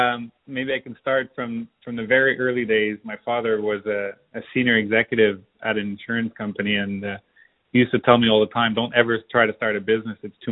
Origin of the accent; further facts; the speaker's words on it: Montreal, Quebec, Canada; moved away as an adult; also born or lived in San Francisco; Born and raised in Montreal, but at that time I left Montreal and I was chasing the startup scene as many people do.